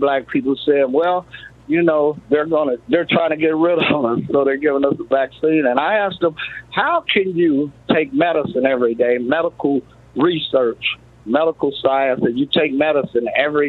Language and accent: English; United States; And us as American people have to figure out.